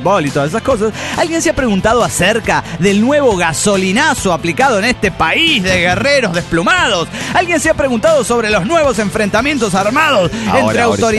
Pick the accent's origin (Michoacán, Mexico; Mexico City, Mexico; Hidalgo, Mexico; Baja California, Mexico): Mexico City, Mexico; de la antigua Tenochtitlán en México.